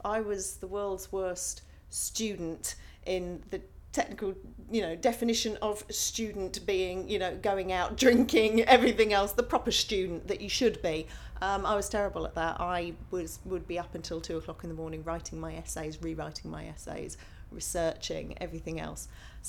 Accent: Bromley, London, United Kingdom; But I grew up in Bromley, and I was there from just after birth to 18 when I went to university.

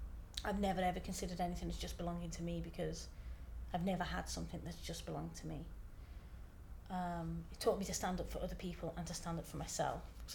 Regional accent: Birmingham, West Midlands, United Kingdom; But growing up in Birmingham was very dark. It's a very industrial city, and I grew up in the 80s before a lot of the developments have happened.

